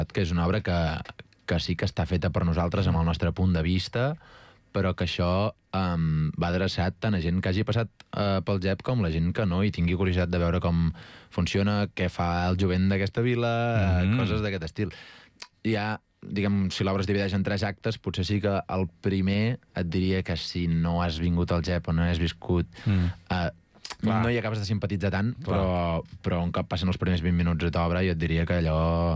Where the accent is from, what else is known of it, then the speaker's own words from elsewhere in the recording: Avinyonet del Penedès, Catalonia, Spain; hi he anat tota la vida i sóc de Avinyonet del Penedès